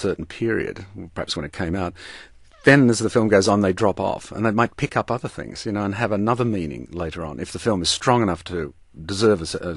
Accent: Australia; I think I'm many things before I'm an Australian.

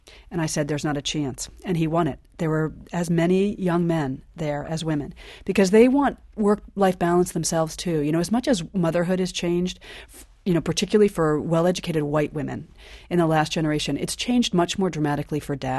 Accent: Washington, District of Columbia, United States; I'm lucky that I grew up in Washington and most of my career has been here in D.C.

